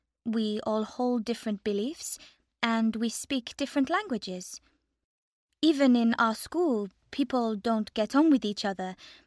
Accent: China; I come from China, and here is my opinion.

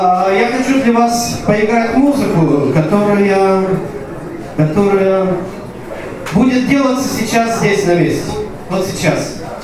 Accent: Novouralsk, Sverdlovsk Oblast, Russia; also born or lived in Verkhnyaya Pyshma; now in Revda, Russia; Дело в том, что я родом тоже с Новоуральской земли.

